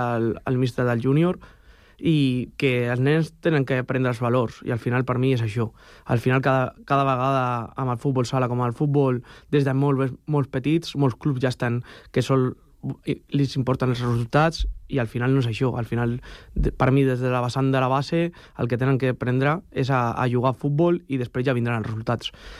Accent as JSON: {"language": "Catalan", "town": "Sant Cugat", "region": "Catalonia", "country": "Spain", "said": "ja que som de Sant Cugat"}